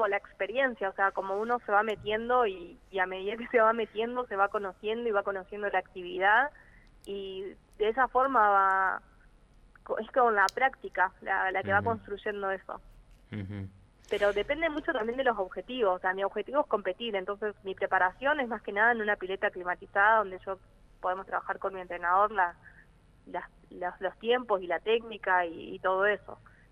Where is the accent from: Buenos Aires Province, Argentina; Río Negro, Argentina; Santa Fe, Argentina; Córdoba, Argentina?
Río Negro, Argentina; preguntan si hay agua fría, de dónde soy, así que como muy feliz de hablar también de Río Negro, dar la posibilidad de contar un poco de la Patagonia también